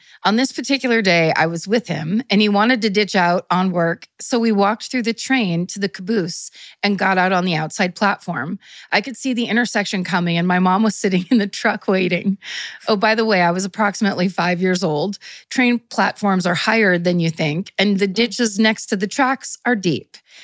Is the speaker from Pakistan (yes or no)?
no; Manitoba, Canada; I grew up in Northern Canada and my dad was a train engineer. We lived in a very small town in the middle of nowhere, Manitoba.